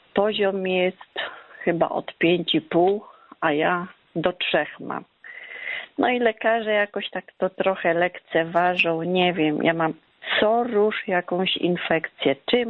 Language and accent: Polish; Toruń, Kuyavian-Pomeranian Voivodeship, Poland; jestem z Torunia.